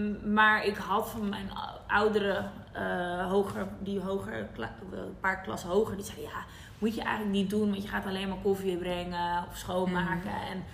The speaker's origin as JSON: {"language": "Dutch", "town": "Amsterdam", "region": "North Holland", "country": "Netherlands", "said": "Ik kom dus uit Amsterdam."}